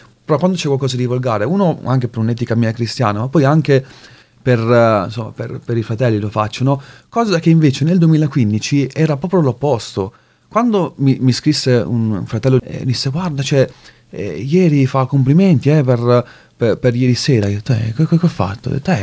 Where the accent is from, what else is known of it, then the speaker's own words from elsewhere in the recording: Foggia, Apulia, Italy; quelli che erano, sono di Foggia come me